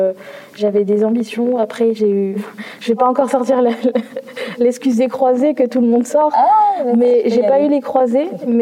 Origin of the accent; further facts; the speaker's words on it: Talence, Nouvelle-Aquitaine, France; Je suis née à Talence et j'ai grandi ici. J'ai été à toutes les écoles de Talence, donc je suis allée à Saint-Exupéry, après je suis allée à Victor-Louis